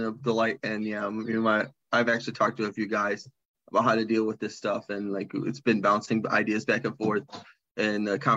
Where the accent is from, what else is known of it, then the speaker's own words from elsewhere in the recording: Michigan, United States; now in Arizona, United States; because we're from Michigan and we're down in Arizona.